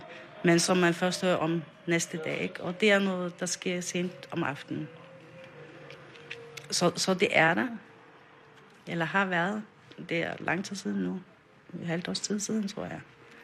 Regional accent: Faroe Islands; now in Denmark; jeg kommer fra Færøerne. Men jeg har boet i Danmark i 22 år.

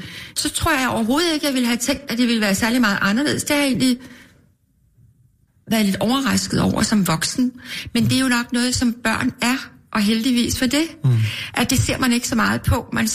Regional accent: Copenhagen, Capital Region of Denmark, Denmark; jeg voksede op på Østerbro de første 10 år.

